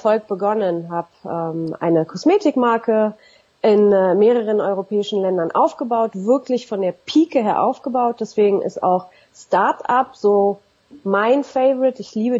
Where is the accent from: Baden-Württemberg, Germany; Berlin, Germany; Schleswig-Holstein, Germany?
Berlin, Germany; born or raised there